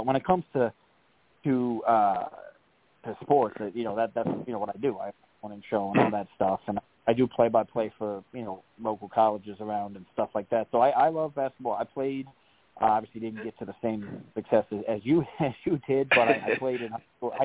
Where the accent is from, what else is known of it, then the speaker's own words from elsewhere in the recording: New York, United States; I'm from New York originally.